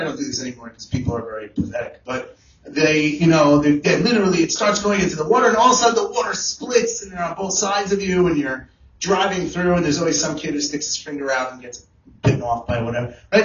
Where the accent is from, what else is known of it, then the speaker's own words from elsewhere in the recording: California, United States; I grew up in California, this place, Universal Studios.